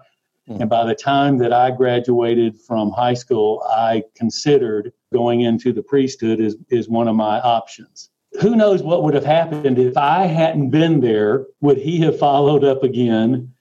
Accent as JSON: {"language": "English", "town": "Macon", "region": "Georgia", "country": "United States", "tie": "born or raised there", "said": "I grew up in Macon, Georgia. We were cradle Catholics."}